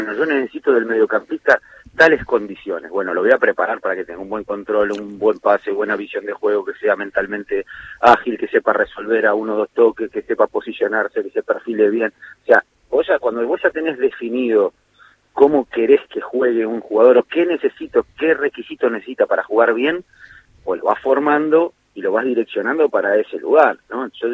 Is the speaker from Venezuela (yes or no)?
no; Argentina; soy argentino